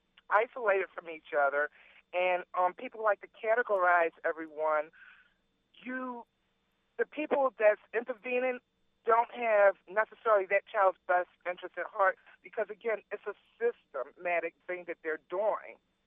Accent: Baltimore, Maryland, United States; I was originally from Baltimore City, and I moved out in the county almost 17 years ago.

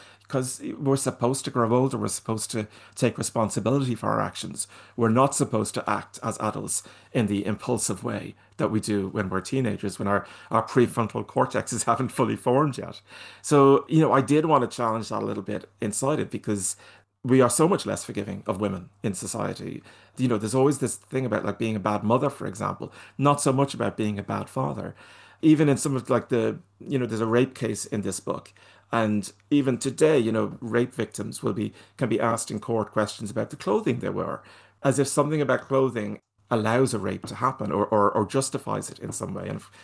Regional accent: Ireland; I mean, that's Welsh. I'm Irish.

